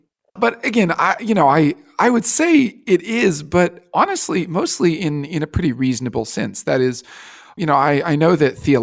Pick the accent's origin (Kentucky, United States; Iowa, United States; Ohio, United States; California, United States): Kentucky, United States; Yeah, I mean, so I'm from Kentucky, and my family growing up was Methodist, and that goes back quite a few generations.